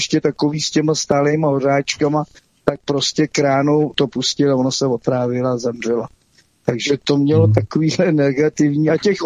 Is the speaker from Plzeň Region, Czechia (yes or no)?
yes; Plzeň, Plzeň Region, Czechia; Já jsem z Plzně rozenej